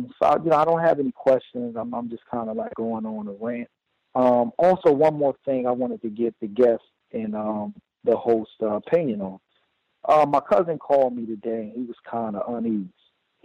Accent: Newark, New Jersey, United States; You know, when I'm from New Jersey, I grew up in Newark. Newark is a what we consider a high crime area. You know, it's a rough area of New Jersey.

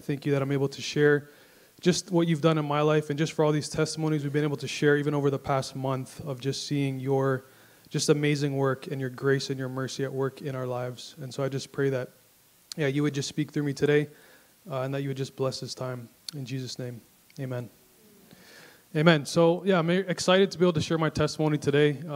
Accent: Canada; So I am a Canadian. I'm a proud Canadian. I love Canada and the city of Toronto.

